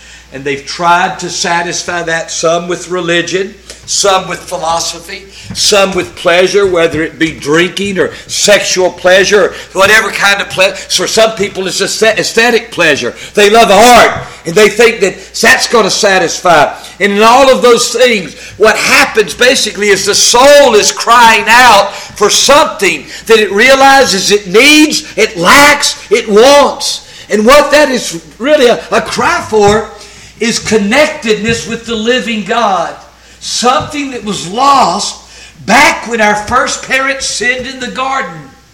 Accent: North Carolina, United States; Now, I'm from North Carolina, as many of you know, and Andy Griffith was from North Carolina.

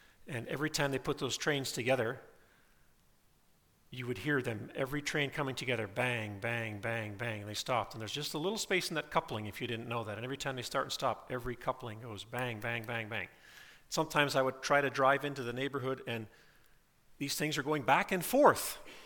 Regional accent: Nigeria; also born or lived in Colorado, United States; I grew up in Nigeria in the mission field.

